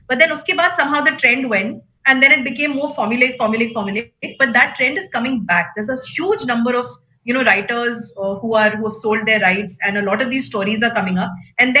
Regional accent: Kanpur, Uttar Pradesh, India; I'm from Kanpur. My Hindi is as good as my English.

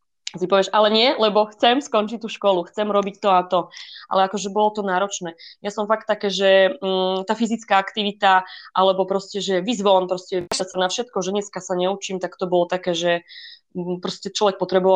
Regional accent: Košice, Košice Region, Slovakia; Pochádzam pôvodne z Košic.

